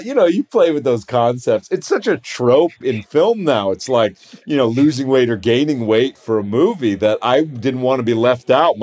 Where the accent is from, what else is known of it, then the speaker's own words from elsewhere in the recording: New York, United States; my whole family's from Houston, Texas, and I was you know, I mean, I grew up in New York